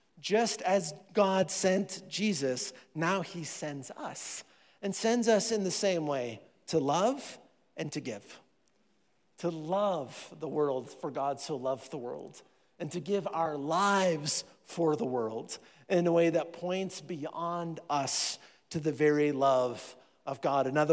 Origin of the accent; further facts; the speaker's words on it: Iowa, United States; now in Colorado, United States; could we just like fudge the lines a little bit and say I'm from Minnesota, but I'm from Iowa. But I'm not of there anymore. I'm of Colorado now.